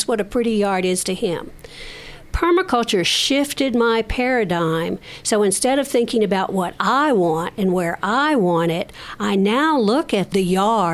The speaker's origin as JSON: {"language": "English", "region": "Deep South", "country": "United States", "tie": "born or raised there", "said": "I never ate Swiss chard. I grew up in the Deep South. I knew what turnip greens and mustard greens were."}